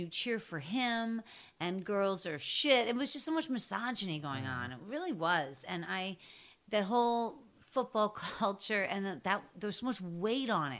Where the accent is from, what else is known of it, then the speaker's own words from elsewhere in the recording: Pittsburgh, Pennsylvania, United States; I am. I'm from Pittsburgh.